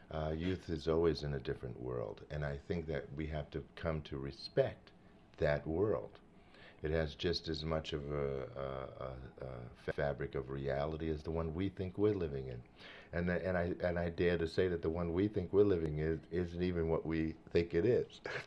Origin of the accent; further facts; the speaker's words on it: Brooklyn, New York, United States; So growing up in Brooklyn, for me, was very special because it, in fact, was a brand new world.